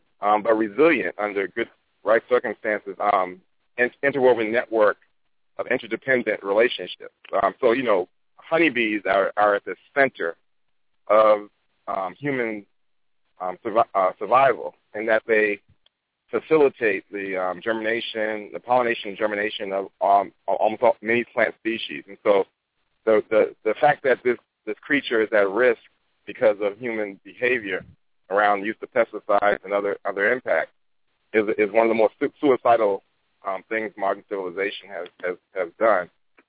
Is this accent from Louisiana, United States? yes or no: no; Boston, Massachusetts, United States; moved away as an adult; My hometown is Boston, Massachusetts, and left there in 1989 after high school, and went to Tuskegee to study plant and soil sciences in their ag department.